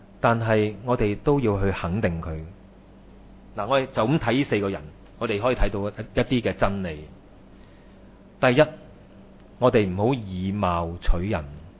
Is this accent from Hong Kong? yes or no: yes; Hong Kong; 如果我们香港人呢就立刻改名，是吧？